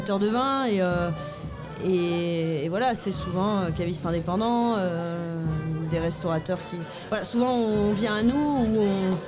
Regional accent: Plougastel-Daoulas, Brittany, France; Moi, je suis de Plouguestel, il n'y a pas de vigne, il n'y a pas de.

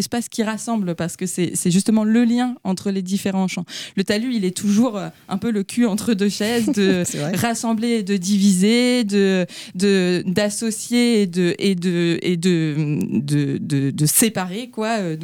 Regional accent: Carhaix-Plouguer, Brittany, France; moi je suis originaire de Carré-Plouguer.

